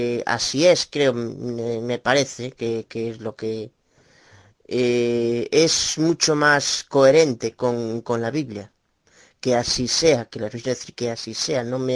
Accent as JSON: {"language": "Spanish", "region": "Galicia", "country": "Spain", "said": "de Galicia, España."}